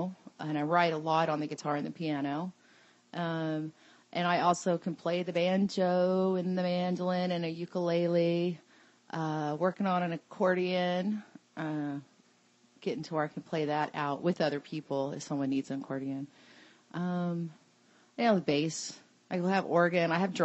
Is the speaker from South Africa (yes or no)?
no; Alaska, United States; also born or lived in Texas; Well, I lived pretty much half of my life in Alaska and half in Texas.